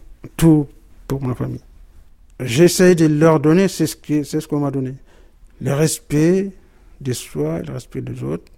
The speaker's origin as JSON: {"language": "French", "country": "Mali", "moved": "yes", "lives_now": "Paris, France", "said": "Je suis originaire du Mali. Je suis arrivé le 18 mars 1974. J'ai toujours habité à Paris, travaillé à Paris."}